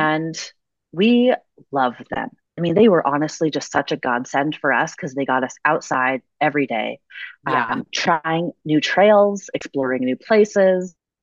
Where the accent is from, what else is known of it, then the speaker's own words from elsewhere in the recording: Fairbanks, Alaska, United States; Well, actually, I'm born and raised in Fairbanks. So I consider myself a lifer.